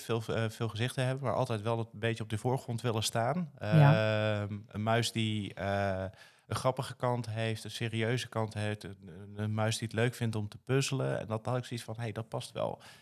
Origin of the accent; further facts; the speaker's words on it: North Brabant, Netherlands; Vroeger natuurlijk als Brabander minimaal één keer per jaar naar de Efteling.